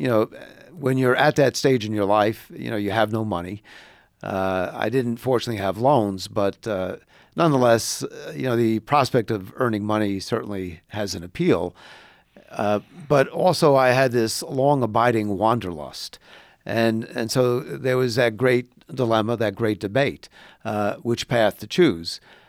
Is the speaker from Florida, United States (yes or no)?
no; Bronx, New York, United States; now in Indiana, United States; my mother, my brothers, and growing up in the Bronx does influence you. And, you know, it's a kind of calling card as well. I mean, there's a certain status, if you will, of saying you're from the Bronx. So, you know, we left it and we came to Indiana